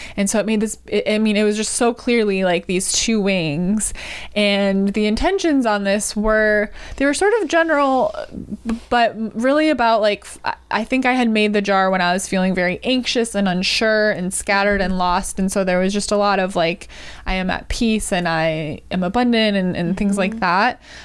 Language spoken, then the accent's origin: English; Wisconsin, United States; accent: Wisconsin; That's my leftover Wisconsin accent.